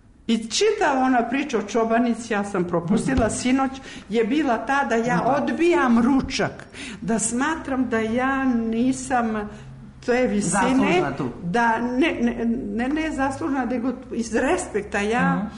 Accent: Montenegro; I ja kao Crnogorka i mislim svako od naših ljudi, skromna

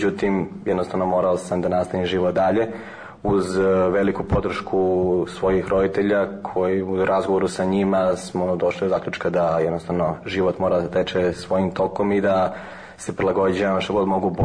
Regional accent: Belgrade, Serbia; born there; Imam 32 godine, rođen sam u Beogradu, živim u porodičnoj kući sa svojom porodicom i svojom budućom suprugom na Senjaku.

